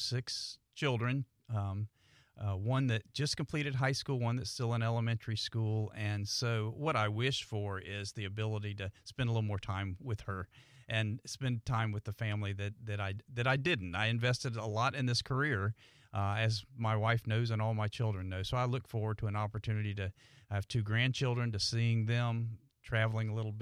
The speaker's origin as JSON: {"language": "English", "town": "St. Augustine", "region": "Florida", "country": "United States", "tie": "born or raised there", "said": "I grew up in St. Augustine. I grew up in the community."}